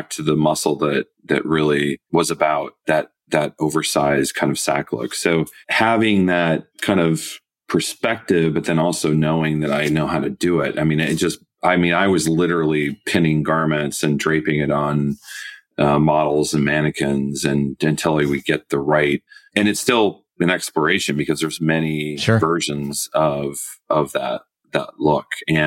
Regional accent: Iowa, United States; I mean, when I grew up in Iowa, as you know, and, you know, I had big dreams.

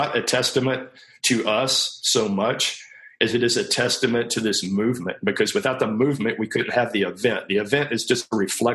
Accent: San Antonio, Texas, United States; now in Austin, United States; We're both from San Antonio, but we always knew we wanted to get to the Austin area.

